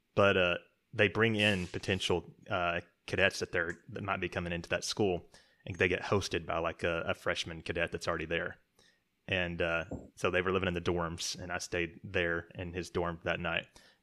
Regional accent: United States; Does that make more sense to you than it does to me as an American?

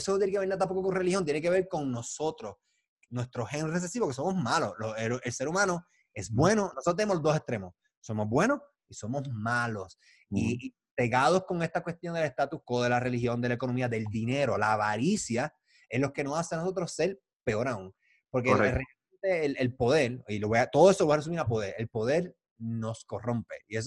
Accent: Carolina, Puerto Rico; Es que soy de Carolina y dejé la escuela.

